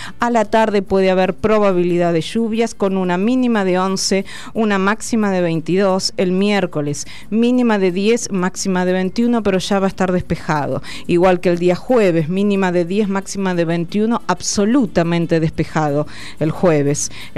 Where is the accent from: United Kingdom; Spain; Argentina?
Argentina; Y esa realidad es la que nos interpela a todos como argentinos y argentinas.